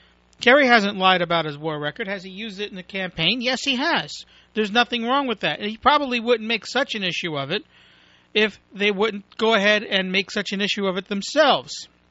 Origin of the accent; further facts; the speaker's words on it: Brooklyn, New York, United States; I used to like the Mets. I grew up in Brooklyn.